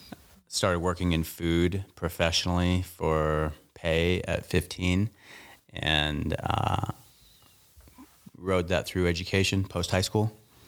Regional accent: Montana, United States; it's quite a migration for a Jewish Mexican kid growing up in Southwest Montana to have someone reflect that back.

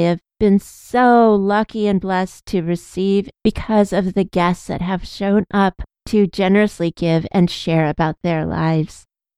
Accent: California, United States; I've opened the door so many times just to take pictures since I'm from California and it's still a novelty to me.

